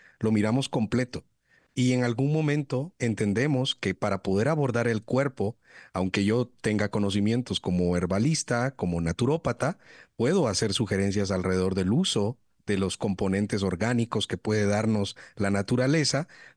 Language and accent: Spanish; Guatemala; vengo ejerciendo esta profesión en un lugar como nuestro país, como Guatemala.